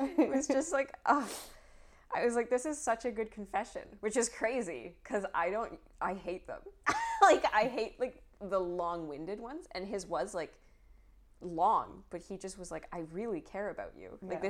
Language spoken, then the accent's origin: English; British Columbia, Canada; as the Canadian Vancouver Island person that you're claiming to be, it's perfectly normal.